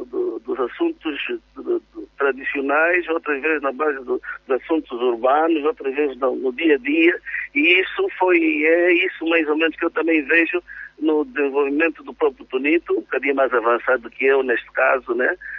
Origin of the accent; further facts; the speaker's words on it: Benguela, Angola; Eu vinha de Benguela, de uma família musical, né? E fui aprendendo no quintal, em casa, com o pessoal do bairro